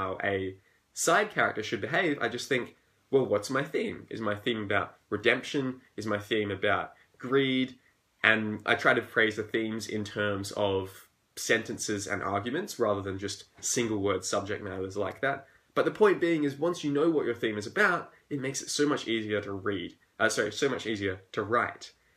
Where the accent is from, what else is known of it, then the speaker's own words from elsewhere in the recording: Australia; So yes, I'm Australian, as you can tell by my accent.